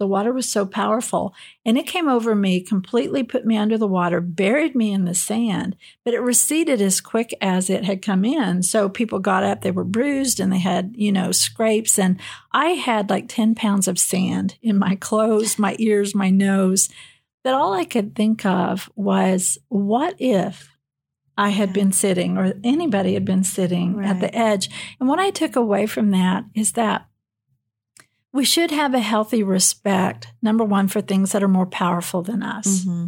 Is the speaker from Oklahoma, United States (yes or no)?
yes; Oklahoma, United States; You know, it's really funny because I am from Oklahoma.